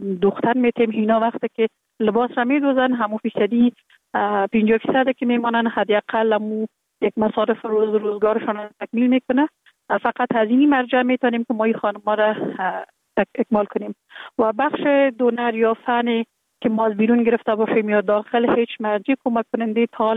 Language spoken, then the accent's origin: Persian; Kabul, Afghanistan; born there; در کابل زندگی میکنم، در کابل متولد شدیم. در سال 1363 در یک خانه واده روشن فکر، خانواده که از جمله خانواده های اهل معارف کشور بودن متولد